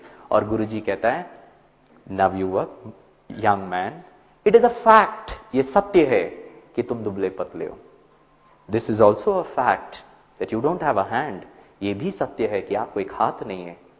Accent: Thane, Maharashtra, India; मैं थाने मुंबई से हूं, थाने बेलापुर इंडस्ट्रियल एस्टेट है।

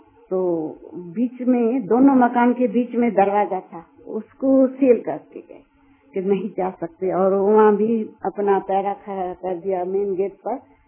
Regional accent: Hyderabad, Sindh, Pakistan; now in Karachi, Pakistan; जो हम हैदराबाद से कराची आए

